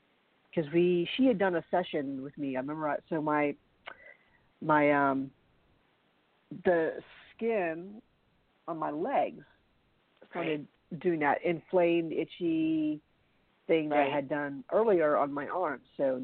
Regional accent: United States; I'm American and this is what it is.

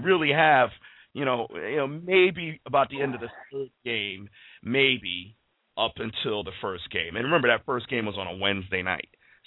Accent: Australia; I'm an Australian fan, and although I follow the Redskins, I am not anti-Dallas.

